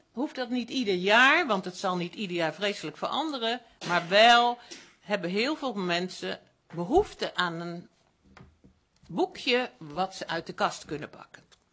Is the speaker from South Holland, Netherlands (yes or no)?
yes; Rotterdam, South Holland, Netherlands; now in Noordoostpolder, Netherlands; Ik kom zelf uit Rotterdam, ik woon al jaren hier met plezier in de polder